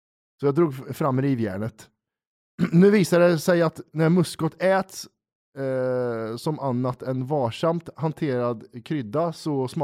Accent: Åland, Finland; När jag växte upp på Åland så brukar jag och mina kompisar dricka

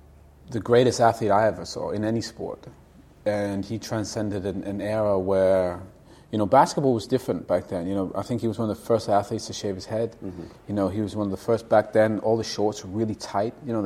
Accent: Canada; So for me, I was lucky growing up in Canada.

